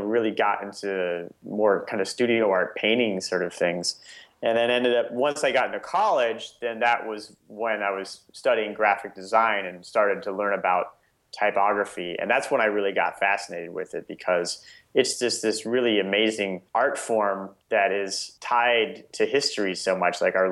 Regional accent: Nebraska, United States; I was my entire childhood, I grew up in Nebraska. It was kind of boring.

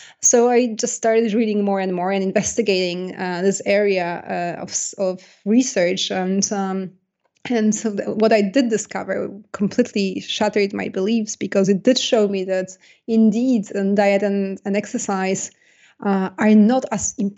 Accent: Poland; accent: Polish; first language Polish; English is a second language; as you can probably hear, I have an accent. In case you're wondering, it's a Polish accent. I was born in Poland, and I grew up in Poland. I studied law in Poland, and I started as a journalist in Poland. So I only started speaking English really in my 20s

